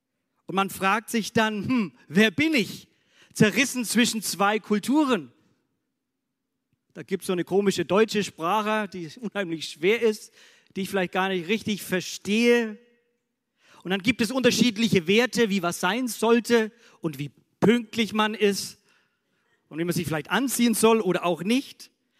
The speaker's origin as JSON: {"language": "German", "town": "Oettingen", "region": "Bavaria", "country": "Germany", "tie": "born there", "said": "geboren in Oettingen oder eben Deutsch."}